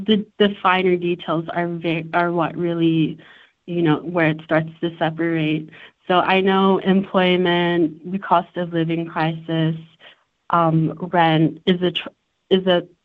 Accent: Sydney, New South Wales, Australia; I was born and raised here in Sydney

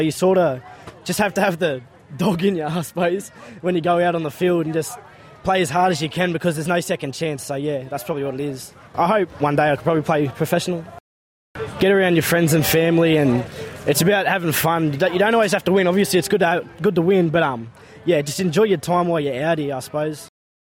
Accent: Wagga Wagga, New South Wales, Australia; I'm Wiradjuri and I'm from Wagga Wagga

